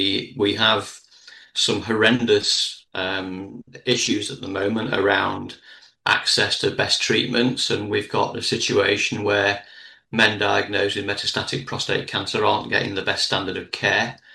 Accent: Altrincham, North West England, United Kingdom; the community in Cheshire where I live. And it was mainly around my work in my hometown of Altrincham

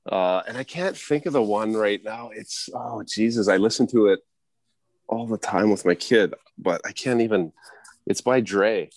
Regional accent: Toronto, Ontario, Canada; I'm growing up in Toronto or just outside of Toronto

